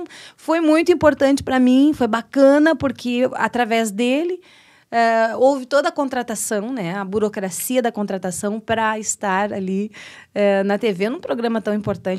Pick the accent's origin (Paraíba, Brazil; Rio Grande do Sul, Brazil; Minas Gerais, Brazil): Rio Grande do Sul, Brazil; Santa Maria; sempre sou natural de Santa Maria, mas... O direito eu já fiz a faculdade em Santiago, foi quando eu fui morar em Santiago